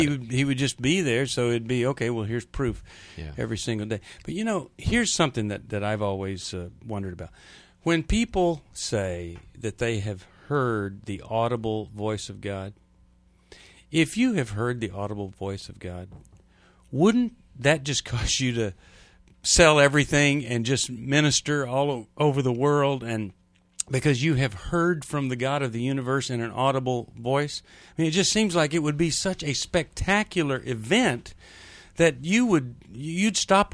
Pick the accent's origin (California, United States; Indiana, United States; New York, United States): Indiana, United States; Indianapolis; You know, I'm from Indianapolis.